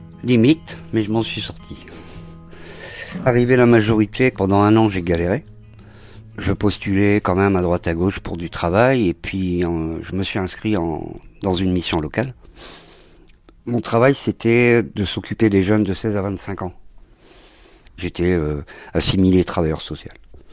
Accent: Condé-sur-l'Escaut, Hauts-de-France, France; also born or lived in Valenciennes; Je suis né à Valenciennes et j'ai grandi dans deux structures de la DAS, ce qu'on appelle l'ASE aujourd'hui, donc à Arthres et puis ensuite à Condé-sur-Lescaut, banlieue de Valenciennes.

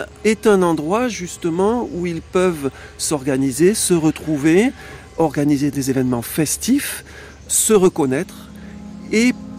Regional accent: Beaucaire, Occitanie, France; j'habite à Beaucaire depuis toujours. Je suis né à Beaucaire et je suis informaticien et conseiller municipal.

